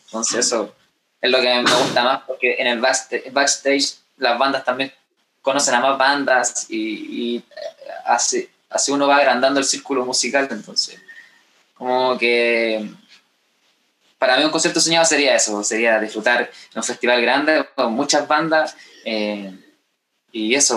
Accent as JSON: {"language": "Spanish", "town": "Santiago", "region": "Santiago Metropolitan Region", "country": "Chile", "said": "Somos de Santiago de Chile, así que fuimos a Valparaíso a mostrar nuestra música por primera vez."}